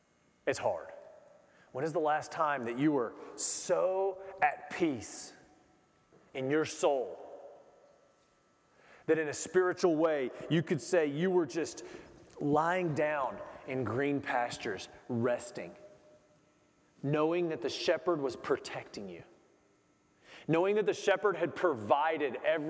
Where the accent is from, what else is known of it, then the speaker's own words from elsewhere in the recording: United States; now in Honduras; I'm an American. I'm as American as any person you've ever met, probably. And I moved to Honduras.